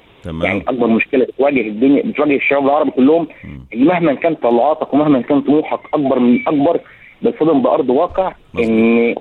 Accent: Egypt; accent: Egyptian; احنا كان على قد مثلا لهجتنا بس اللي هي اللهجه المصريه, اكتر من كده ما كانش عندنا لهجات.

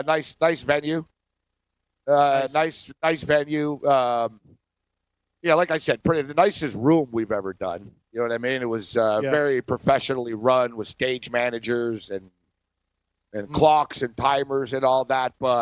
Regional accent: California, United States; I'm from California, and as Tom Brady is from California.

